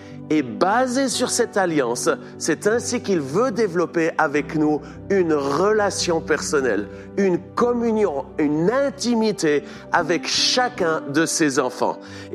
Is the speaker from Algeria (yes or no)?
no; Switzerland; je viens de la Suisse, je suis marié, j'ai 4 enfants et 2 petits-enfants